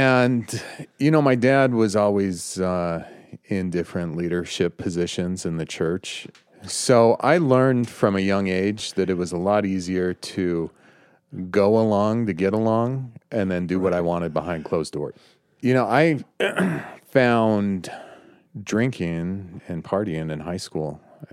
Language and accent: English; Utah, United States; I'm from Utah County. I've lived in Utah. I've been in and around the church my whole life.